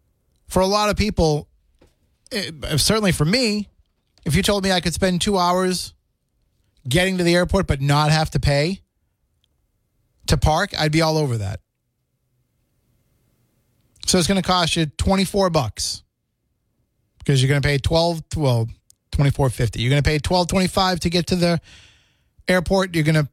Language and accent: English; Boston, Massachusetts, United States; born there; I was born in Boston.